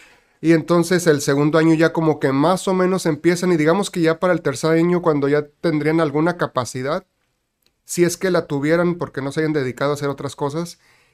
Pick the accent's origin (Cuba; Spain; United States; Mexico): Mexico; Tijuana, Baja California; also born or lived in Guadalajara; Prácticamente toda mi vida aquí en Tijuana, así que me considero tijuanense.